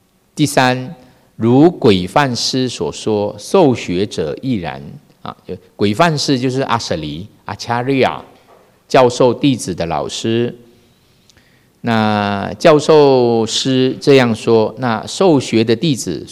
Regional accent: Malaysia; now in Taiwan; 因为我自己是从马来西亚来的嘛，我没有来台湾之前呢，我就看了导师的书了

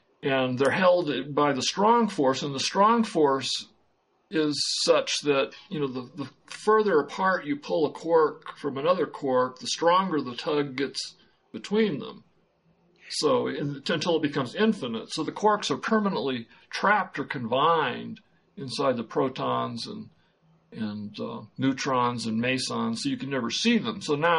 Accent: Albuquerque, New Mexico, United States; In Albuquerque, my hometown, just 60 miles south of me

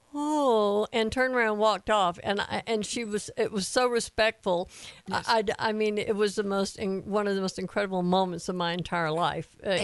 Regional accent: Atlanta, Georgia, United States; I'm from Atlanta. You can't tell me.

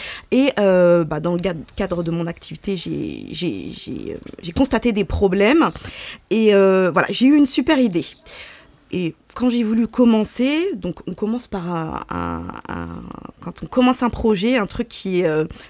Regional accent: Nantes, Pays de la Loire, France; now in Paris, France; Je suis originaire du Pays de la Loire, de Nantes. J'ai décidé de monter à Paris un peu sur un coup de tête.

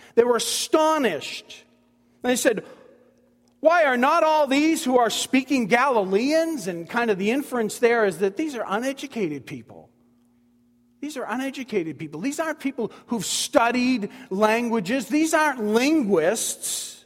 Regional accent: Boston, Massachusetts, United States; When I say Mary and Martha, you know I'm from Boston or New England.

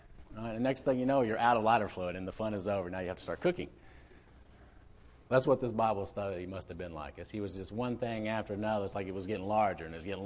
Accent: Humble, Texas, United States; born there; I always thought I was born in Houston. I was born in Humble.

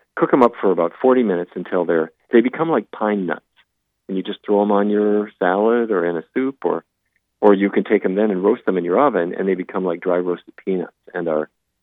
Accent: Fargo, North Dakota, United States; when I was a kid growing up in Fargo, I never tasted it.

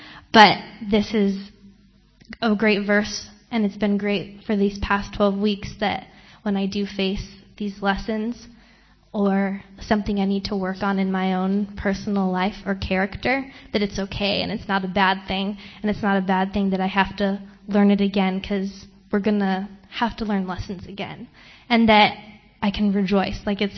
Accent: California, United States; I'm from Southern California, about a half hour away from LA.

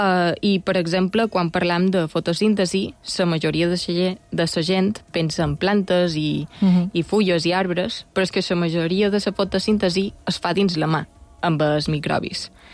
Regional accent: Balearic Islands, Spain; born or raised there

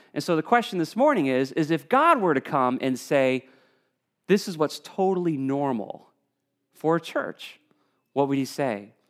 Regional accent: New England, United States; growing up in New England, just a few miles down the road, I went off to college in the Midwest.

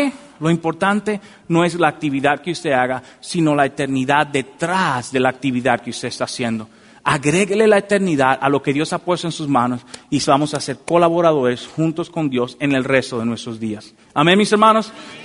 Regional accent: Dominican Republic; Yo recuerdo en mi país, en República Dominicana, se va mucho la electricidad.

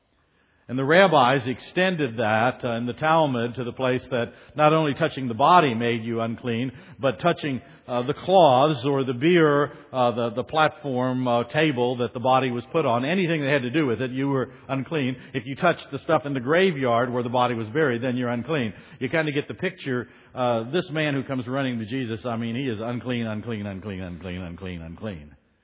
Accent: Harrisonburg, Virginia, United States; If they know America very well, I might say I'm from Virginia. If they know Virginia a little bit better, I might say I'm from the Valley. But if they know the Valley really well, I might say I'm from Harrisonburg.

